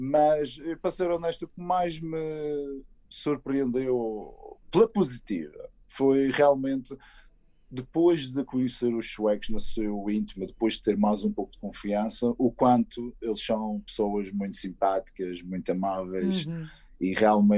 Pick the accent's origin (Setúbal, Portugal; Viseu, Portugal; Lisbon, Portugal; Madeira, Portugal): Madeira, Portugal; Eu que sou da Ilha da Madeira, onde praticamente não existe inverno.